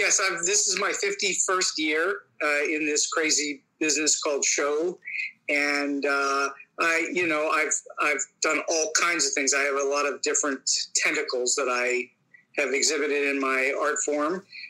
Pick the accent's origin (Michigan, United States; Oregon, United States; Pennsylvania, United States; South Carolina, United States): Pennsylvania, United States; Pittsburgh; I taught for 10 years here in my hometown of Pittsburgh. I moved back home from Hollywood about 10 years ago